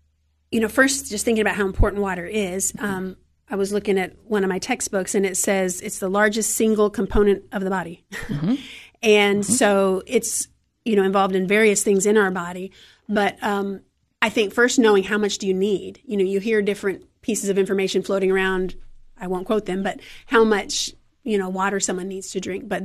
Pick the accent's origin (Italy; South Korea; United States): South Korea; So I grew up in South Korea, so kimchi is something that we grew up eating.